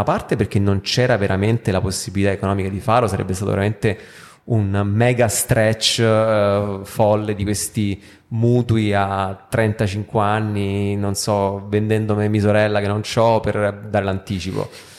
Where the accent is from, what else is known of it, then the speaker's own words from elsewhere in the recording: Rome, Lazio, Italy; come romano, diciamo, cioè vivere a Roma con la casa in affitto è sempre stata un po' una follia